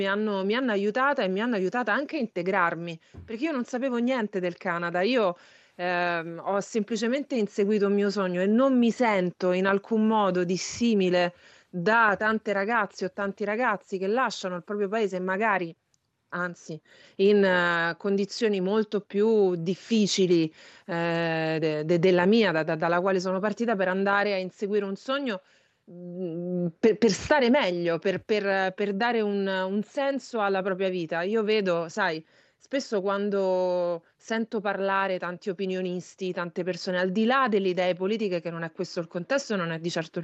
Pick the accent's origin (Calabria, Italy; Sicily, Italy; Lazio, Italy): Lazio, Italy; Ciampino; sono della provincia di Roma, sono di Ciampino, e vengo da una famiglia molto molto semplice.